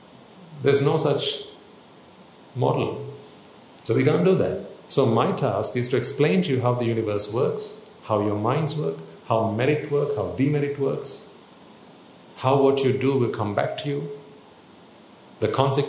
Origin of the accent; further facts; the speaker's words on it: Sri Lanka; I didn't know that it was going on in my hometown.